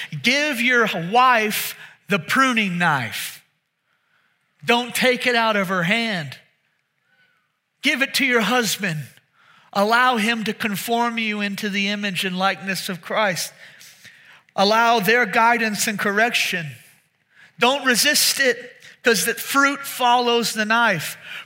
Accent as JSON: {"language": "English", "town": "Pearland", "region": "Texas", "country": "United States", "said": "I had a pear tree because I was from Pearland, and that's the only reason I bought it."}